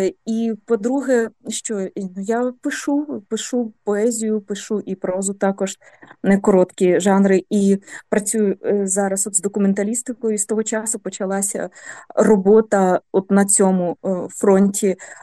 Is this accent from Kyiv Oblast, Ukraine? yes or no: yes; Bucha, Kyiv Oblast, Ukraine; Річ у тім, що я насправді з Бучі, я живу в Бучі, жила в Бучі.